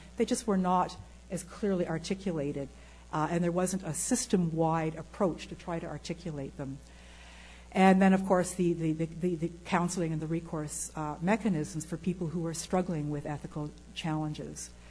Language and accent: English; Six Nations, Ontario, Canada; I'm from Six Nations myself.